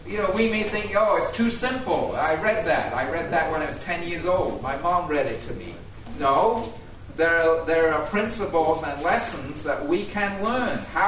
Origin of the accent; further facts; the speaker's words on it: England, United Kingdom; moved away as an adult; also born or lived in Canada; now in Toronto, Canada; I grew up in England. Then I went to the U.S., then I married my wife.